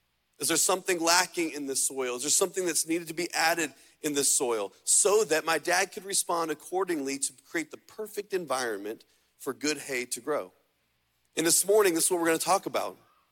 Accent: Indiana, United States; I grew up in Indiana on a larger farm

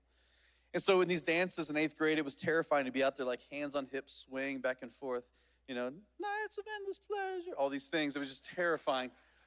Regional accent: Van, Texas, United States; I grew up in East Texas in a little tiny town called Van.

